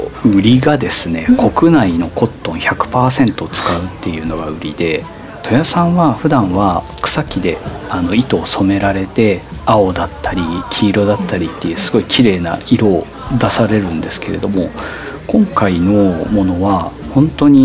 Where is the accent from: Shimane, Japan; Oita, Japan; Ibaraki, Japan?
Shimane, Japan; でもう島根県に帰りたいっていうタイミングで、うん、じゃあ好きなことをやって、地元に帰ろうということで